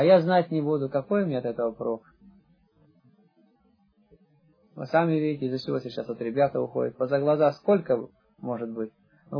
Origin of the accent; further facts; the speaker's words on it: Barnaul, Altai Krai, Russia; Я, например, с Алтайского края.